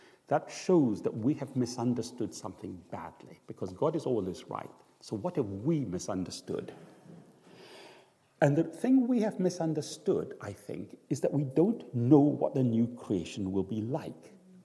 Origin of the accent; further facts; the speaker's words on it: Singapore; For me as a Singaporean loving food, having lots of food is a really big deal.